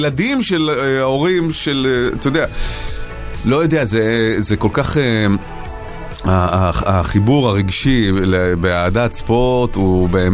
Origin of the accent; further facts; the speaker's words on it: Kiryat Ono, Central District, Israel; אני בכלל גדלתי בקריית אונו